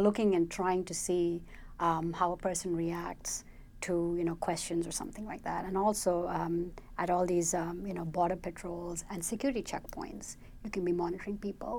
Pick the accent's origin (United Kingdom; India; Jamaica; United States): India; And so I'm from India.